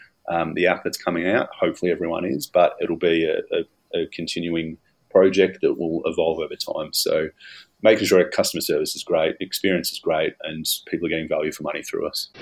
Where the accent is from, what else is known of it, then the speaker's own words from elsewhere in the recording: Australia; because I'm an Australian investor myself.